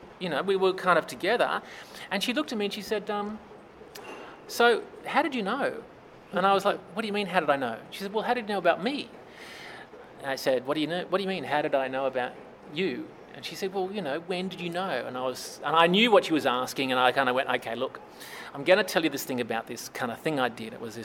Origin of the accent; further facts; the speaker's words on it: Malaysia; And they think I'm Indian, but I'm not. I'm actually from Malaysia.